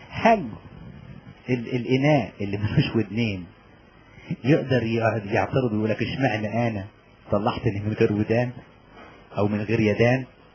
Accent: Upper Egypt, Egypt; وكان فيه عندنا في الصعيد الناس اللي يعددوا ويبكوا

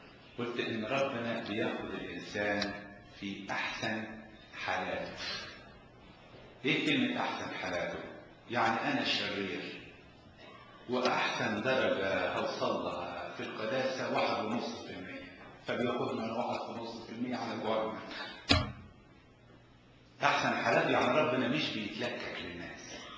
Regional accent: Egypt; انا مرة حكيتها في اجتماع سيدات عندنا في مصر

